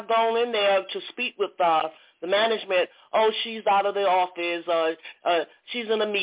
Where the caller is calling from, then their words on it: Atlanta, Georgia, United States; I'm calling from Georgia, Atlanta.